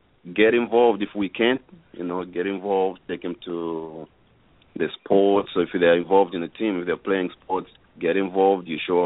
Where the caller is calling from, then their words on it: Dallas, Texas, United States; I'm right here in Dallas, Texas.